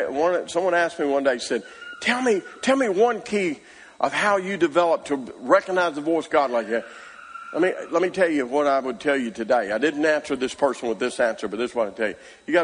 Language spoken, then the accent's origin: English; Arkansas, United States; Now, I'm from Arkansas. Anybody here from Arkansas?